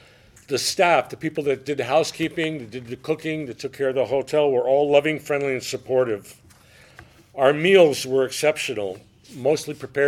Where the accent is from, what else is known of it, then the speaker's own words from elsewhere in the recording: New England, United States; I grew up in New England